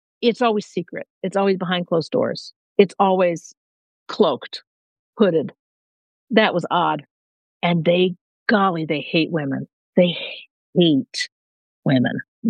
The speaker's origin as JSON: {"language": "English", "region": "Michigan", "country": "United States", "said": "I'm from Michigan. They're from Ohio."}